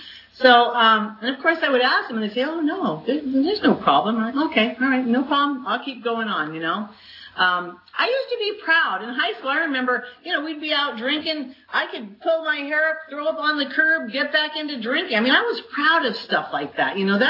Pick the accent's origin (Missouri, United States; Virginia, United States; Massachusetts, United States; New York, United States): New York, United States; I moved from New York to San Diego, went to San Diego State, and I thought, oh God, it was like starting over. I didn't know anybody there, right? All my high school people are in New York